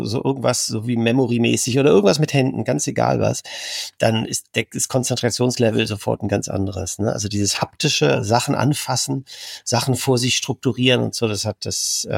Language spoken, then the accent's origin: German; Berlin, Germany; Ich bin ja dialektlos aufgewachsen. Ich bin ja aus Berlin. Also ich spreche eigentlich gar keinen Dialekt, außer so ein bisschen.